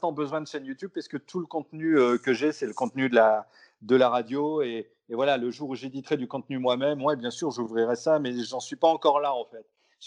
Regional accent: Brittany, France; born or raised there; also born or lived in Pessac

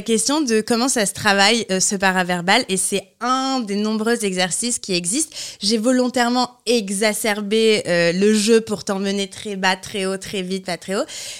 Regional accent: France; Regarde, moi aussi, je garde un peu ces « e ». En plus, on est français.

